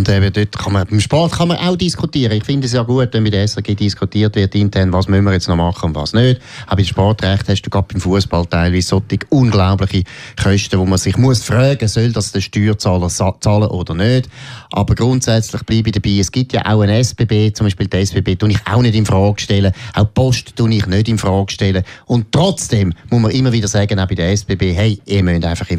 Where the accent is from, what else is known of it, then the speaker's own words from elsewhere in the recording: Switzerland; als Dreichler, als Schweizer, als Vertreter von unserem Land, einer der ältesten Demokratien